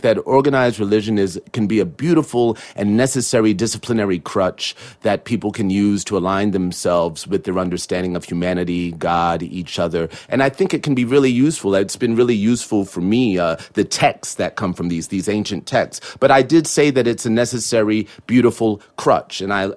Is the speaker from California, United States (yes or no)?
no; Newburgh, New York, United States; Newburgh, New York.